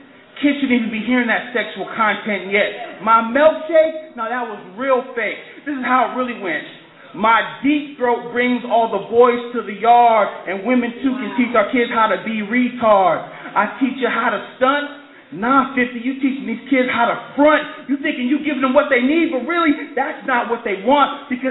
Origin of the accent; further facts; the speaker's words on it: California, United States; now in Atlanta, United States; Y'all don't got to ask where I'm from. I'm from California, but I'm chilling in the A.